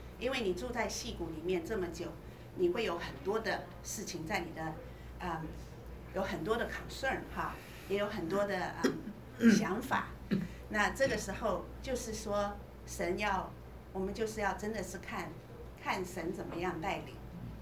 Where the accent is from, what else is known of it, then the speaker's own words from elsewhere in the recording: China; 所以有的时候我们中国人，我曾经也有犯过同样的错哈